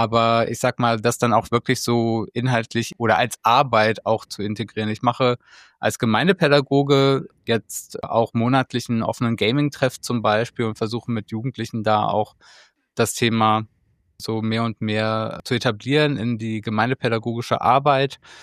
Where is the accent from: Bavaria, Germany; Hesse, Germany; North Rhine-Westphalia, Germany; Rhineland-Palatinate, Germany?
North Rhine-Westphalia, Germany; born there; ich bin Jahrgang 1987 in Nordrhein-Westfalen geboren. Ruben und ich kommen aus dem gleichen Ort